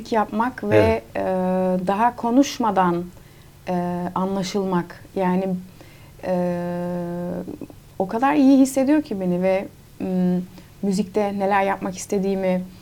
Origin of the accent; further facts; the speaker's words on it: Netherlands; Hollandalıyım ya, annem Hollandalı.